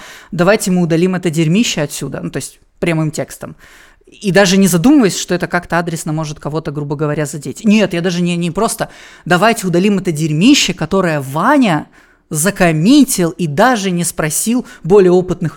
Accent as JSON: {"language": "Russian", "town": "Rostov-on-Don", "region": "Rostov Oblast", "country": "Russia", "said": "то есть я как бы из Ростова-на-Дону"}